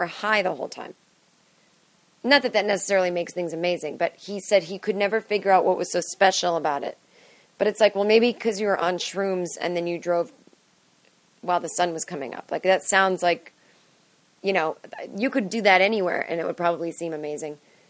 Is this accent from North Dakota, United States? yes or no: no; Los Angeles, California, United States; So then he starts saying to me, so where are you from? And I said, L.A.